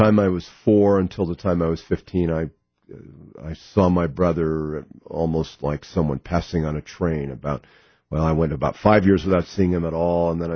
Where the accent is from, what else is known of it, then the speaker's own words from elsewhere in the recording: Washington, United States; very like the one I describe in This Boy's Life, where I grew up in Washington State.